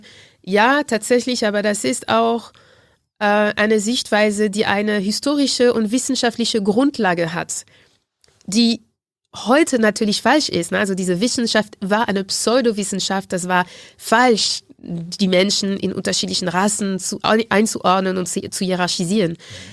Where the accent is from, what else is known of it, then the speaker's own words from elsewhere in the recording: Martinique; German is a second language; in dem Insel, wo ich herkomme, Martinique